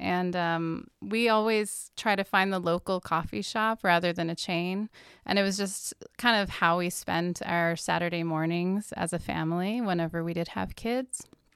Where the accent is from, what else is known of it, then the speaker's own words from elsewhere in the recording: Troy, Illinois, United States; I grew up in Troy, Illinois, just a bit south of here.